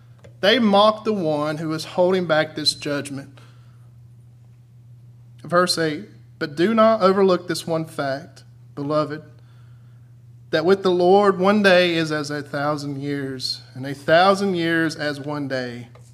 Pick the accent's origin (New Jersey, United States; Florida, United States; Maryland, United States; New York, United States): Florida, United States; You know, I'm from Central Florida.